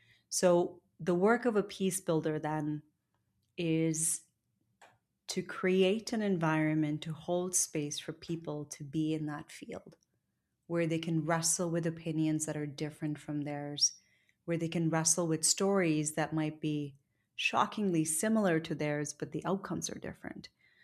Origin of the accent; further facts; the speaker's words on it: Lahore, Punjab, Pakistan; now in United States; I come from the Gujar clan, which is people of the milk. And so they would go door to door in our small community in Lahore, Pakistan, distributing milk.